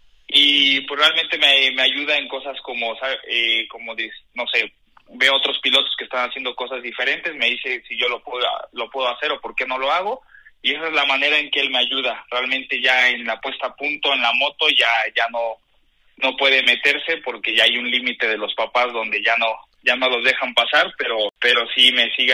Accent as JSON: {"language": "Spanish", "country": "Mexico", "said": "en Superbike sí soy el único mexicano, y pues como siempre un orgullo representar a México"}